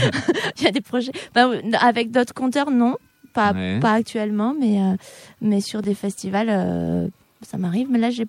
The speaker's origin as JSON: {"language": "French", "region": "Occitanie", "country": "France", "said": "parce que moi je suis originaire de l'Aveyron"}